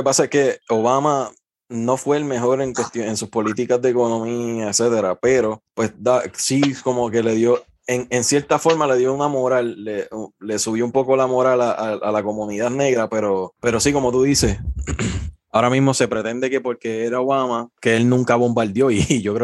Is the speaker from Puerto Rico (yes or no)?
yes; Puerto Rico; Como puertorriqueño, pienso que está de más.